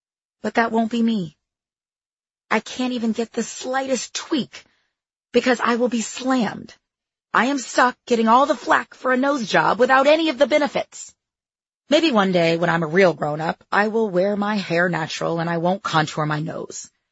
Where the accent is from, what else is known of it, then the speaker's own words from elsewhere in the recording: Pleasanton, California, United States; also born or lived in Hollywood; The reality is that growing up in Pleasanton and coming up in Hollywood, nobody ever said one word about my nose.